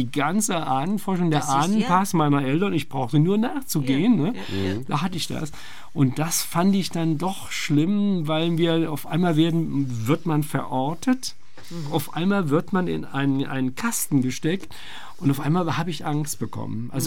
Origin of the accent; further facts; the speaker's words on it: Kassel, Hesse, Germany; weil ich mich mit meiner Heimatstadt hier also sozusagen beschäftige